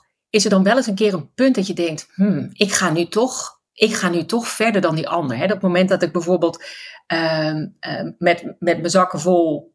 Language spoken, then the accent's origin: Dutch; Friesland, Netherlands; Ik ben opgegroeid in Friesland, hè?